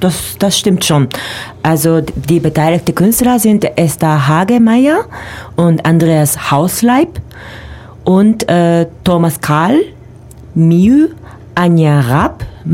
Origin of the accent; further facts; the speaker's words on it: Japan; now in Ulm, Germany; Also wir sind beide Japaner.